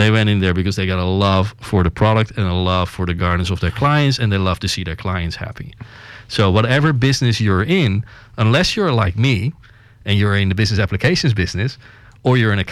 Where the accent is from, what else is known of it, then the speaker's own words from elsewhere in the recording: Netherlands; I told you I was from the Netherlands, and I told you how we think about money.